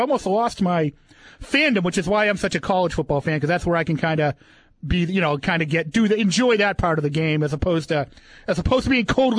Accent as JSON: {"language": "English", "town": "Boston", "region": "Massachusetts", "country": "United States", "tie": "born or raised there", "said": "I grew up in Boston, as you can tell by my gorgeous King's English, and I was a Patriots fan"}